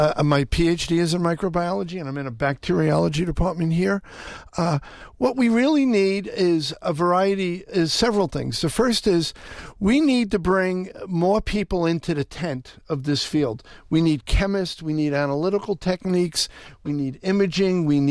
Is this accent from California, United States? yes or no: no; New York City, New York, United States; I'm from New York City, so that's my favorite analogy